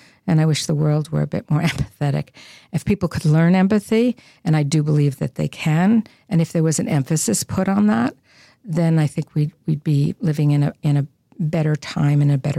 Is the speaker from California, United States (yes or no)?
no; New York, United States; I was born in New York City and raised the first 17 years of my life in the surroundings. So most of my family and everybody lived in the city, and I lived just outside and went to school there.